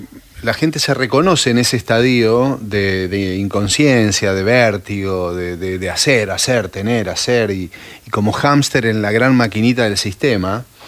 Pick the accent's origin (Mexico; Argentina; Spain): Argentina; Sunchales, Santa Fe; Yo soy de Sunchales.